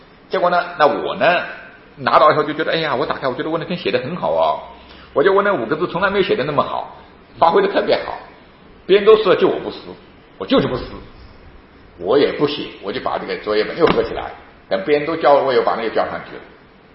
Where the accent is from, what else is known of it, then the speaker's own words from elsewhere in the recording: China; 我在小乡镇里面长大，根本没去过大城市哈。我竟然说什么呢？在小学我竟然说，好像我生错了国度，好像我觉得我不应该生在中国